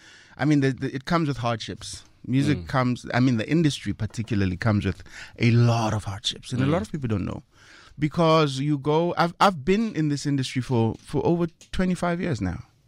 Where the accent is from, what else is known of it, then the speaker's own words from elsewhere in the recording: Pretoria, Gauteng, South Africa; I think growing up in Pretoria is a place where I know they love music, especially R&B music.